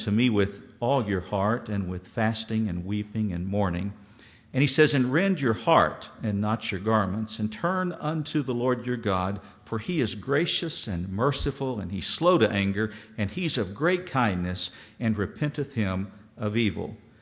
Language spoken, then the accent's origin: English; Texas, United States; Back when I grew up here in West Texas, in the spring, Brother George would go out and he'd get a patch of ground near Idaloo, and he'd plant a lot of vegetables.